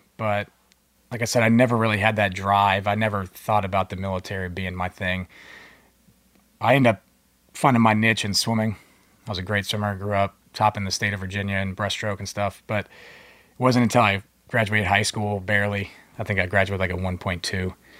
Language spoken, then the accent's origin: English; Philippines; born there; I was born in the Philippines. My parents were both active duty, Subic Bay Naval Base.